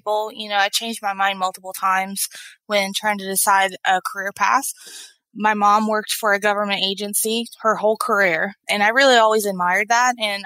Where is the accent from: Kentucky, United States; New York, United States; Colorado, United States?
Kentucky, United States; So I moved back home. I'm originally from Eastern Kentucky. I moved back in with my parents